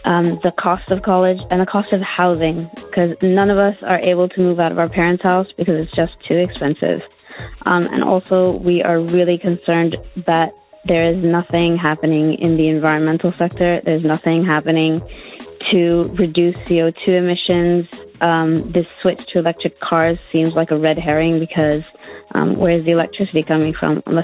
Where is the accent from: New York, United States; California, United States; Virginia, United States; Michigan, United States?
California, United States; Los Angeles; I'm from Los Angeles. I'm a millennial.